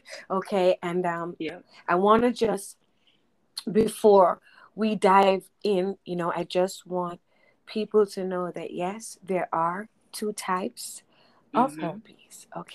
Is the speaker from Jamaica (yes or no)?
yes; Jamaica; it's because I'm Jamaican